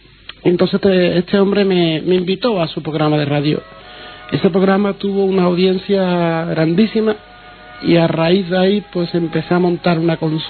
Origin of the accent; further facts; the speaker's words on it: Seville, Andalusia, Spain; Me crié en el Cerro del Águila. Yo he vivido en una familia humilde, una familia pobre.